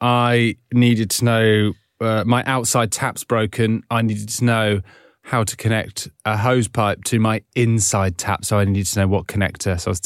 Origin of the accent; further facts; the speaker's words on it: Shaftesbury, South West England, United Kingdom; Maybe you could come to my hometown, which is a tiny town in Dorset in the south of England.